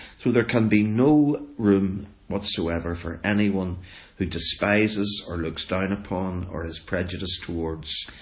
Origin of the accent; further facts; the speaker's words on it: Ireland; I'm a nationalist. I believe in a united Ireland. I see myself as an Irish citizen. I don't subscribe to Britishness, for want of a better term.